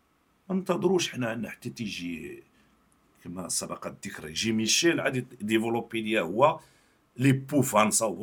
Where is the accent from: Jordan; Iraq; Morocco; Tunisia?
Morocco; حنا كمغاربه نجتهدوا كمؤسسات، كقطاع خاص، كحكومه، كمبدعين